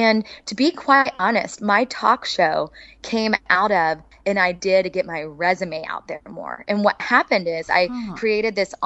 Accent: Oklahoma, United States; I said, "I'm from Oklahoma."

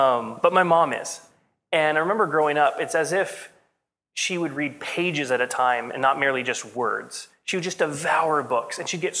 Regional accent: United States; I mean, I grew up in America.

